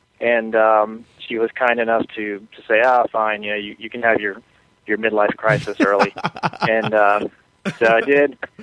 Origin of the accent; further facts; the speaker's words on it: Tampa, Florida, United States; now in Charlotte, United States; Originally from Tampa, Florida, moved up to the Carolinas about a year and a half ago, to be closer to Alvin.